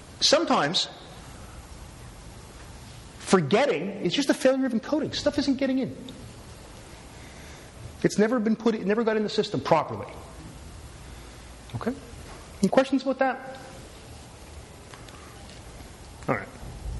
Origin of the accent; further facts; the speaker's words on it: Newfoundland and Labrador, Canada; also born or lived in Corner Brook; It's when I lived in Cornerbrook. I use that one. They'll look at me. Yeah, I'm from Newfoundland.